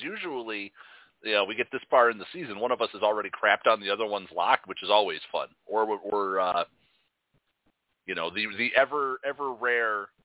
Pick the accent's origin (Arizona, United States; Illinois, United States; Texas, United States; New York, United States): Illinois, United States; Chicago; it kind of makes me a little sad that I grew up in the Jordan Bulls era and never once experienced that live.